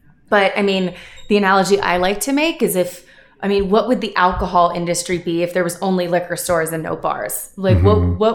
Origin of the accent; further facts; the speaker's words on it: Cleveland, Ohio, United States; also born or lived in Washington, D.C.; now in Boulder, United States; I grew up in Cleveland outside the Midwest, and then I spent some time in the East Coast in the DC area. And I just really love Colorado and Boulder